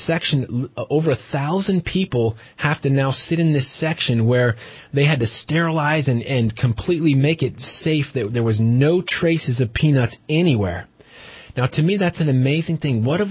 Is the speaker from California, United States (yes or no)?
yes; California, United States; now in Redding, United States; My wife and I moved here. She was raised here. I was raised in the Bay Area.